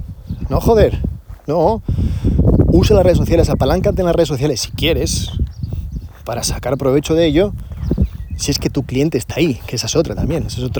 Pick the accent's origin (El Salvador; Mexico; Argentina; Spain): Spain; Zamora, Castile and León; Yo soy de Zamora y había varias en mi barrio, no en mi ciudad.